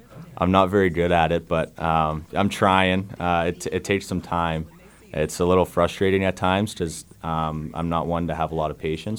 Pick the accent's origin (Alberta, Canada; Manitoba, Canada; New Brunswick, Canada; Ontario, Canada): Ontario, Canada; Oshawa; And so I grew up in Oshawa, played there for most of my minor hockey and then ended up going to play in Ajax, Ajax Pickering Raiders.